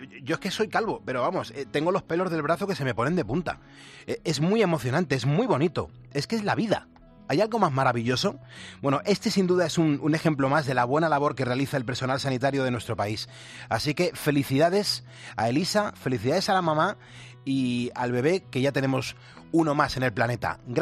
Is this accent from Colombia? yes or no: no; Spain; Nosotros somos españoles, nos sentimos muy orgullosos